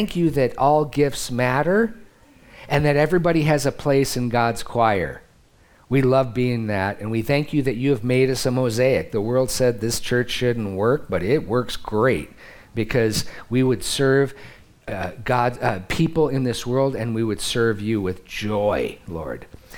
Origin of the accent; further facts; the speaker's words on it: United States; You know, I'm from the Midwest, so it's a little dark.